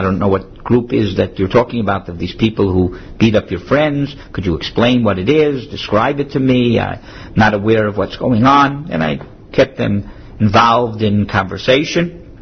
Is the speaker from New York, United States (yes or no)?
no; Miami, Florida, United States; I'm from Miami, and I just got off a plane, and I'm only a visitor here.